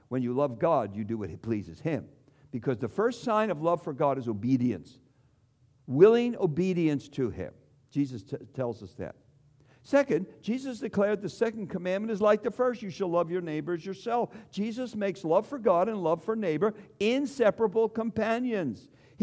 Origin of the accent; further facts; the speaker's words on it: East Coast, United States; I was raised on the East Coast, and 40, 50 years ago, you had to have a tie and a jacket in church.